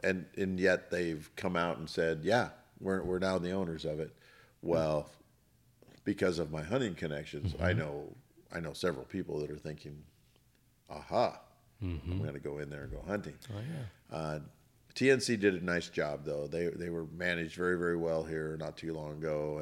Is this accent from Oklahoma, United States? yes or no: no; Coulee City, Washington, United States; And that's the, just me growing up in Cooley City, and I don't take dry falls for granted.